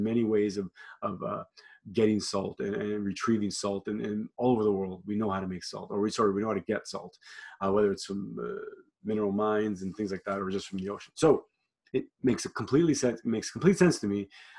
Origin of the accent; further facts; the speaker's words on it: Ontario, Canada; I grew up in Northern Ontario. Shout out to Sault Ste. Marie. Shout out to Garden River. Shout out to Rankin Reserve.